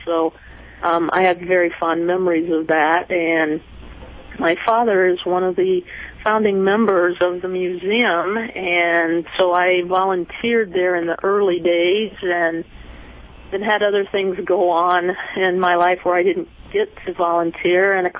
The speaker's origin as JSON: {"language": "English", "town": "Champaign", "region": "Illinois", "country": "United States", "tie": "born or raised there", "said": "So I was not raised in Rantoul. I was raised here in Champaign, just down the road."}